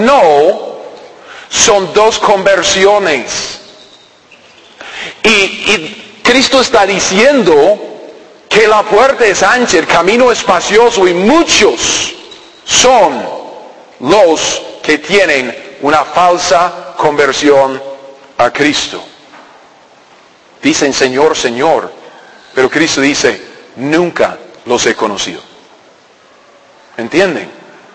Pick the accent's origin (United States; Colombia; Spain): United States; Allá en los Estados Unidos, de donde vengo yo, también es una democracia, se supone.